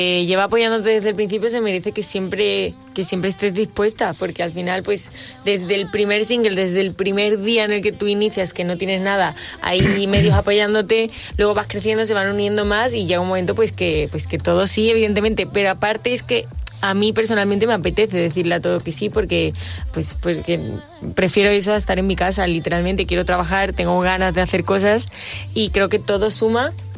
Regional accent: Cádiz, Andalusia, Spain; Y yo soy de Cádiz

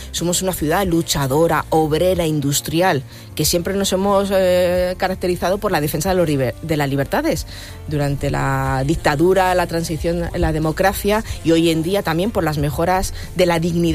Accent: Getafe, Community of Madrid, Spain; Llevo viviendo en Getafe desde que tenía 8 años, voy a cumplir 47 la semana que viene. Yo soy producto de Getafe, he estudiado en sus colegios públicos, en sus institutos, en la Universidad Carlos III

